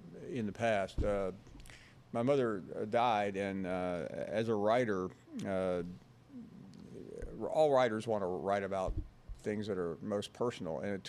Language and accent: English; Memphis, Tennessee, United States; born there; I was born in Memphis, and I went to school at Tennessee.